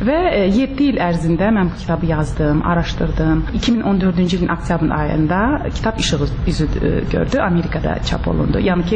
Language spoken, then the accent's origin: Azerbaijani; Baku, Azerbaijan; born or raised there; moved away as an adult; now in California, United States